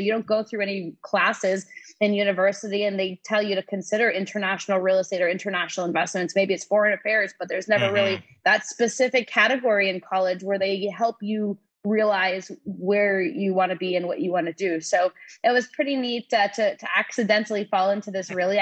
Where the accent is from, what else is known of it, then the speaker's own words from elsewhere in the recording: New York, United States; I'm from New York originally. Our family trips were down to Florida.